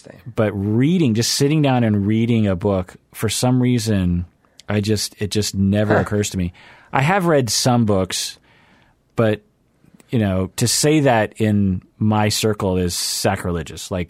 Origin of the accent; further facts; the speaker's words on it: Seattle, Washington, United States; I grew up in Seattle. I've done a lot of camping in my life.